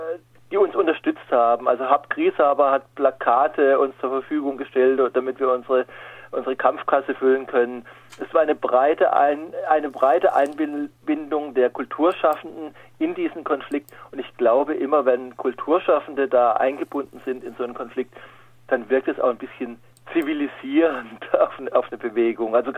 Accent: Baden-Württemberg, Germany; accent: Alemannic; habe ja damals erst in Tening gewohnt, später in Riegel. Also ich komme aus dem Kaiserstuhl, ich komme aus der Region. Ich konnte Alemannisch sprechen

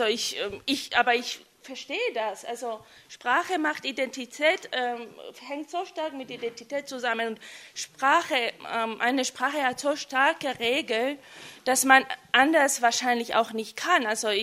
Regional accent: Georgia; first language Georgian; German is a second language; weil meine Muttersprache Georgisch ist

